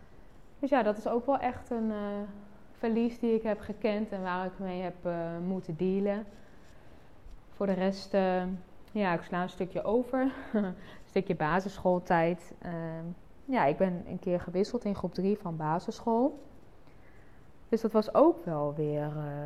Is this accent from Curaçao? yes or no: yes; Curaçao; born there; Ik ben geboren op Curaçao. Mijn ouders zijn allebei van Nederlandse nationaliteit.